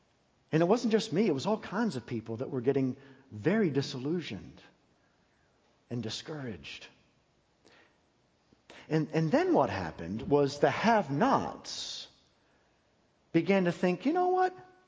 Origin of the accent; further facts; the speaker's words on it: State College, Pennsylvania, United States; because I'm from Pennsylvania, and I grew up where State College, Pennsylvania is, where Penn State is.